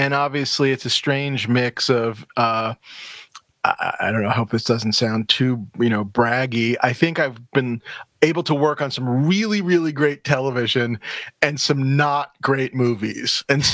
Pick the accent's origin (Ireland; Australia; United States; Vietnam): United States; New York City, New York; I'm from New York City.